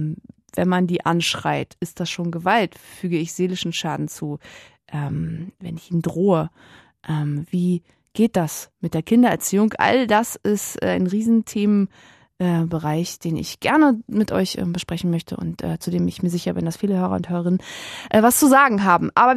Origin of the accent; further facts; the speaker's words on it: East Germany, Germany; Ich bin auch aus der Zone, ja, mein Freund.